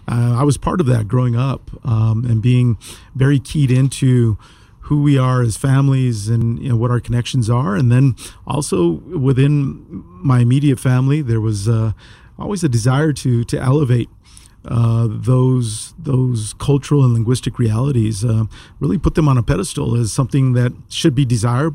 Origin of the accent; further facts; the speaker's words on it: Las Vegas, New Mexico, United States; I'm originally from Las Vegas, New Mexico, Vegueño de corazón. And being from northern New Mexico, in this case, northeastern New Mexico, you know, you grow up within an amazing culture